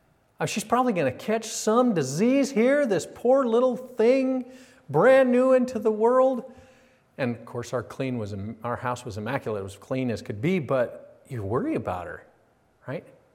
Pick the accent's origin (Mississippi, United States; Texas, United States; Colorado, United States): Colorado, United States; I grew up in Colorado, you know that.